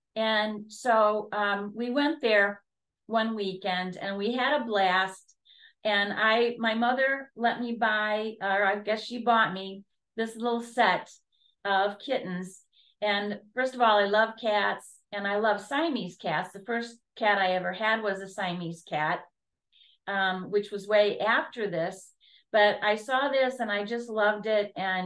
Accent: Ohio, United States; The story behind this is that I grew up in Ohio. I was the fifth of six children.

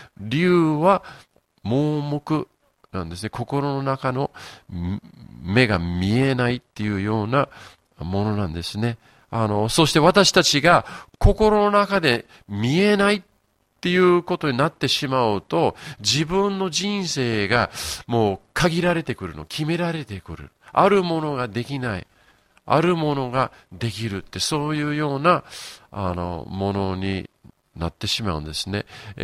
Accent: Yokohama, Kanagawa, Japan; 昨日、友達と一緒に横浜、行ったんです。そして、自分の実家どうなってるのかと見たり、そして友達と一緒に私の、中学校、高校、行って

